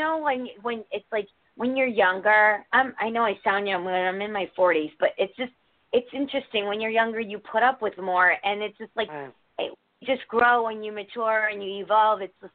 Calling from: Connecticut, United States; Connecticut.

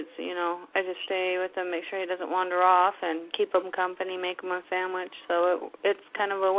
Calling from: Alaska, United States

